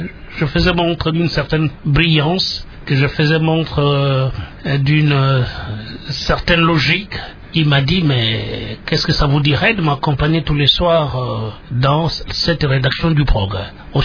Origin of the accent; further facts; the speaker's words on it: Kwilu, DR Congo; J'ai grandi là-bas avec mon père qui a été un magasinier très connu dans le Massimanimba, dans le Kwilu